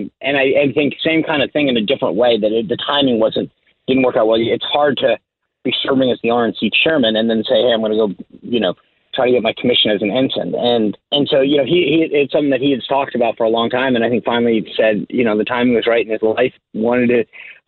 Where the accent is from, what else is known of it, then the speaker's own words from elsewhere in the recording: Rhode Island, United States; Well, I grew up in Rhode Island, which is, we don't have the presence we used to, but it still has that naval history.